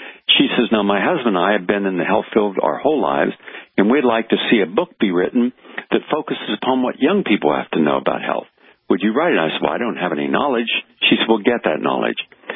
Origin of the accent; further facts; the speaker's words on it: West Virginia, United States; she worked in the First Christian Church, a small Baptist church in my hometown in West Virginia.